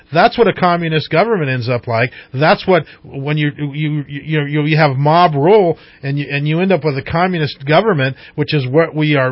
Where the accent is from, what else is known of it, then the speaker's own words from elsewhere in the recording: Yreka, California, United States; born there; also born or lived in Riverside / San Francisco; I was born in Yreka, but I've lived in Riverside, I've lived in San Francisco.